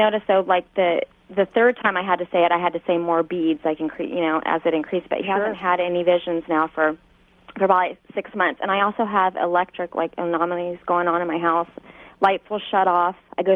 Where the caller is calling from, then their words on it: Huntington Beach, California, United States; I'm calling from Huntington Beach.